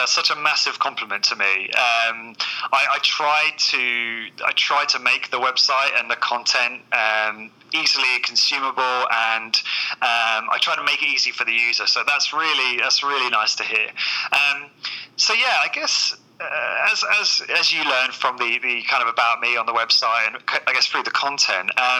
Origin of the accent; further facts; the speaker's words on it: South East England, United Kingdom; moved away as an adult; now in Ireland; as you might know by my accent, I'm originally from the south of England, so I'm okay. From the UK, and I moved over here about 7 months ago.